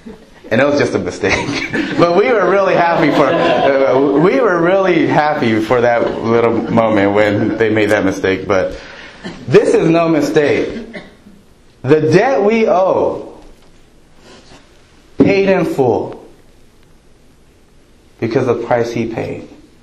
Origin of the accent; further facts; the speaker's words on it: California, United States; But for me, growing up in SoCal, you know, that was torture.